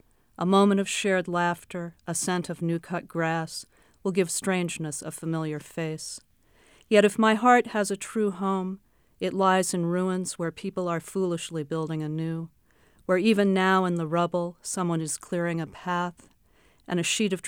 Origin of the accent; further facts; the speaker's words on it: Manhattan, New York, United States; As I discuss in the book, I grew up in Manhattan, so that's a very different kind of experience.